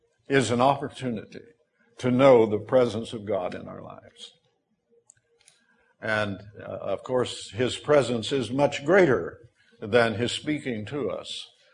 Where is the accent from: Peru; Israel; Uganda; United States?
United States; Missouri; I was raised way down in the Missouri Ozarks, where the Three Bears live.